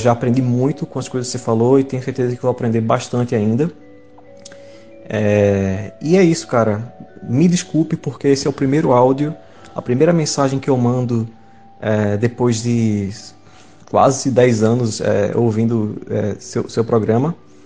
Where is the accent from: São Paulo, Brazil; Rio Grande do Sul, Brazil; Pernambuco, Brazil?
Pernambuco, Brazil; Recife; now in Galway, Ireland; Eu sou de Recife, mas estou morando na Irlanda, na cidade de Galway, tentando terminar aqui meu doutorado.